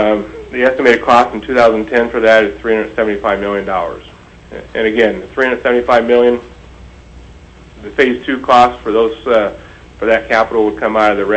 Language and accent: English; Glennallen, Alaska, United States; I grew up in Glen Allen.